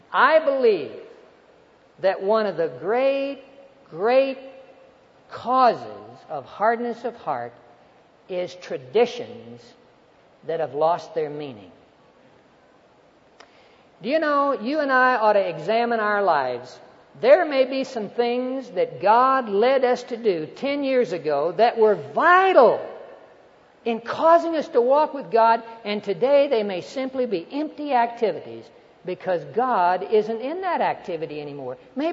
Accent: Dodsonville, Texas, United States; born there; the first Sunday after I was born in Dodsonville, Texas. But one thing that really gets me when I hear this statement, well, we Baptists don't do it that way.

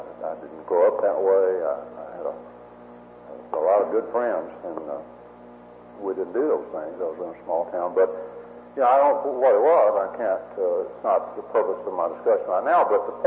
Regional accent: Texas, United States; I'm from Texas, but y'all had Bud Wilkinson up here when I went to school.

